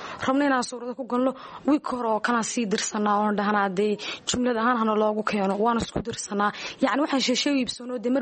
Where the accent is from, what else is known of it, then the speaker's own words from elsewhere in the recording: Sool, Somalia; bilicda gobolka Sool. Waa dee waa gobolkayga iyo waanu ku faanaayo